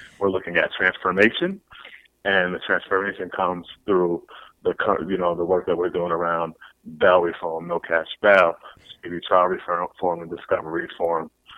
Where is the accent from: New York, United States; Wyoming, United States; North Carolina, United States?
New York, United States; Hudson; So I'm just happy for the opportunity to be on the air, repping my hometown of Hudson, New York.